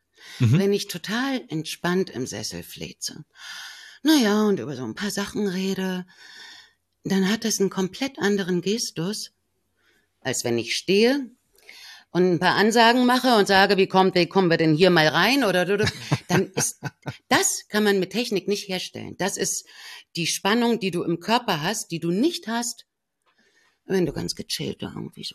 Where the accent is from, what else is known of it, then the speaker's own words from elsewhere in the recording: East Germany, Germany; Ich komme ja aus dem Osten